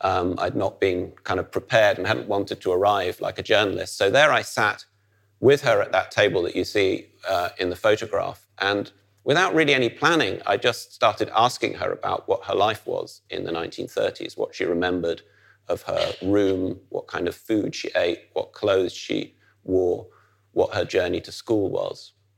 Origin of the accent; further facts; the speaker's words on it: Netherlands; I, as somebody growing up in the Netherlands